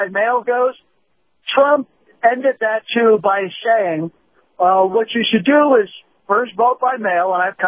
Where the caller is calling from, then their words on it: Tampa, Florida, United States; Yeah, this is … calling from Tampa.